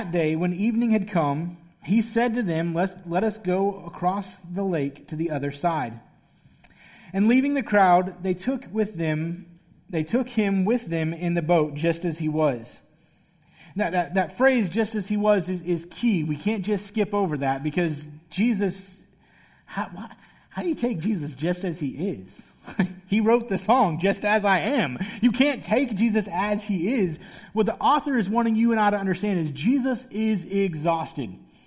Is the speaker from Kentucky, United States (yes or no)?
no; Florida, United States; I'm from Florida, I guess. Like that's the best I can tell you. That's where I was born. That's where I spent most of my childhood.